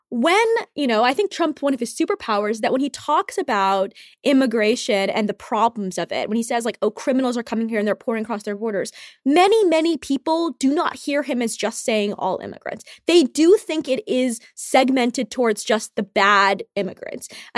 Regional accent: Ethiopia; moved away; my family, we're Eritreans. We're growing up in Ethiopia

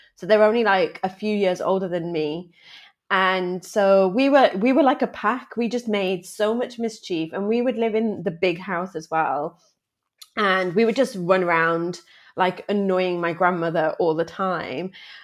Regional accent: Pakistan; also born or lived in Islamabad / Lahore / Karachi; my experience in Pakistan was like late 80s, early 90s. So I was born in Islamabad, and then lived in Lahore and Karachi as well.

